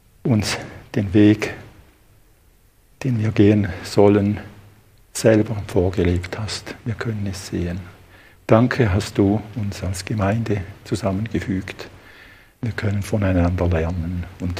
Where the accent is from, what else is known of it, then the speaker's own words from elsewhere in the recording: Thurgau, Switzerland; Dort, wo ich aufgewachsen bin, im Hinterthurgau, in diesen Hügel, kenne jeden Winkel, jeden Weg